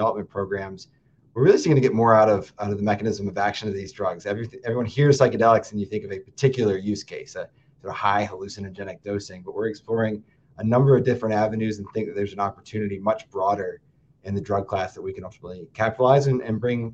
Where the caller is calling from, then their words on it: Madison, Wisconsin, United States; I am calling in from Madison, Wisconsin.